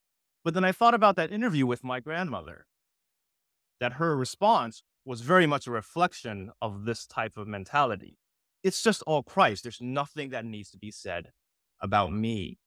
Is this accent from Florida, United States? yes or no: no; Washington, District of Columbia, United States; she followed and spent her last years in Washington, D.C., in Chinatown, where I was also raised.